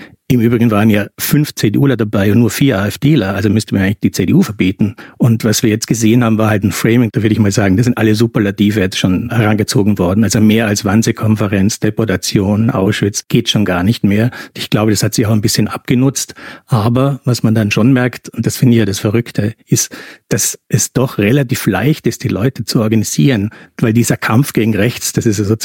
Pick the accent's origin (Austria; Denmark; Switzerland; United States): Austria; now in Berlin, Germany